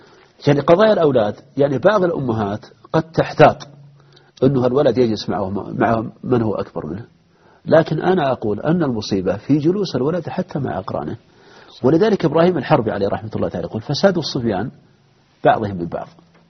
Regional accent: Buraydah, Al-Qassim, Saudi Arabia; أنا ألاحظ عندنا في القصيم في بريد

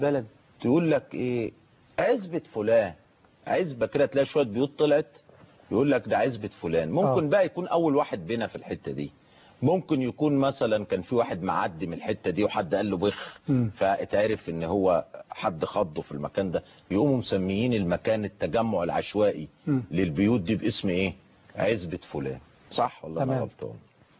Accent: Mansoura, Dakahlia, Egypt; نضرب مثل عندنا في المنصوره

